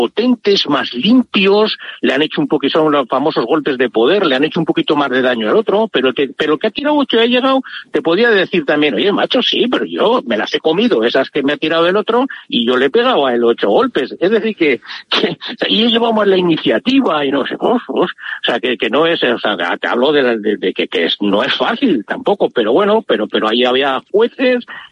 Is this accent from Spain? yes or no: yes; Bilbao, Basque Country, Spain; aparte que soy de Bilbao